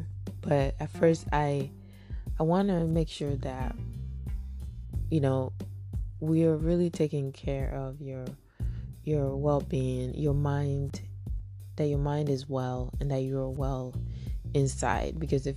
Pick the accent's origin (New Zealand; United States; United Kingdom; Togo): Togo; As you know, I am a West African. I'm from Togo, West Africa. Togo is a very small country